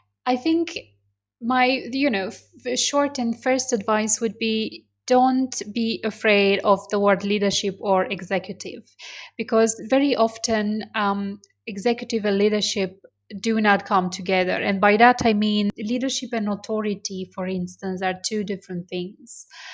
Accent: Romania; I am from Romania

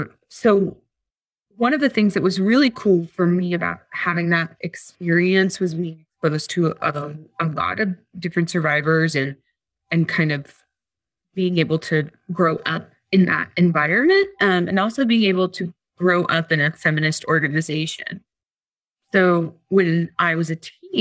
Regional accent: Bloomington, Indiana, United States; So I grew up in Bloomington, Indiana, which is a college town

